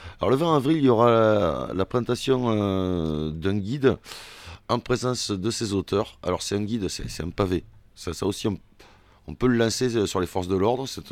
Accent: United Kingdom; accent: British; Je m'excuse d'avance pour mon accent britannique.

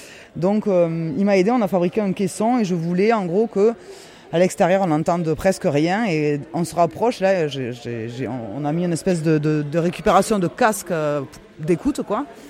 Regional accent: Spain; je suis vraiment espagnole et je suis espagnole, j'ai dit origine mexicaine, mais je suis autant espagnole que française.

